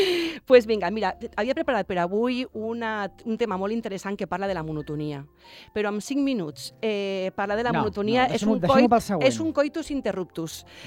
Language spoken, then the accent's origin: Catalan; Reus, Catalonia, Spain; now in Formentera, Spain; jo vinc de Reus, no? Que jo soc de Reus